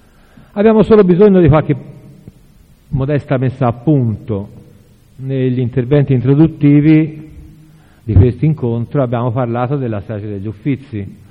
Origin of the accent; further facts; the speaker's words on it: Florence, Tuscany, Italy; Da fiorentino, da magistrato che si è occupato di questa vicenda delle stragi del 93